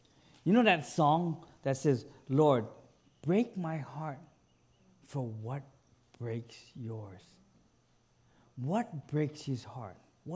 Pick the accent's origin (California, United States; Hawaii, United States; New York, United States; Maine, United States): Hawaii, United States; Pearl City; You know, I grew up in Pearl City, and it was mango season.